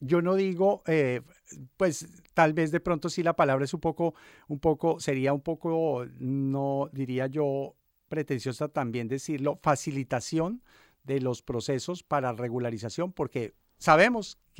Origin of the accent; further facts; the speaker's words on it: Colombia; now in Balearic Islands, Spain; como colombiano y como en el hecho de lo que represento, que soy el cónsul de Colombia